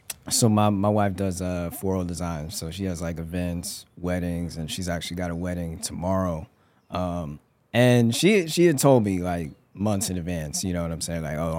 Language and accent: English; Denver, Colorado, United States; especially like back home, you know, where I come from. I grew up in Denver, Colorado.